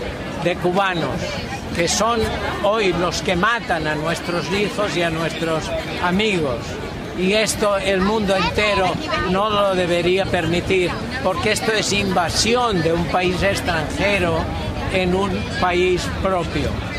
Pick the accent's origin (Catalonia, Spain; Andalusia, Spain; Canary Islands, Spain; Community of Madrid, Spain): Catalonia, Spain; moved away; also born or lived in Venezuela; Yo he vivido 60 años en Venezuela. Soy español, soy catalán, pero he vivido allá.